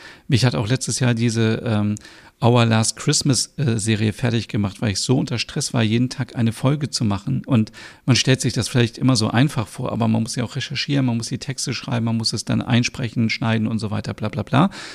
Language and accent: German; Hanover, Lower Saxony, Germany; Fest steht, ich bin aufgewachsen mit meiner Mutter alleine, sie war alleinerziehend. Und wir sind in einer kleinen Wohnung aufgewachsen in Hannover.